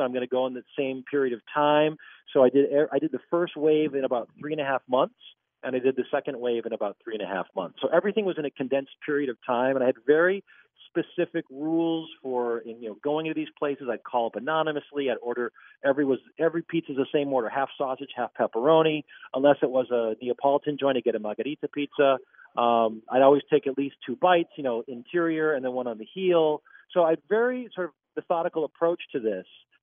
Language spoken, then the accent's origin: English; St. Cloud, Minnesota, United States; I've lived in the city now for about 28 years, but like, as I said, I grew up in St. Cloud and I went to high school at Hopkins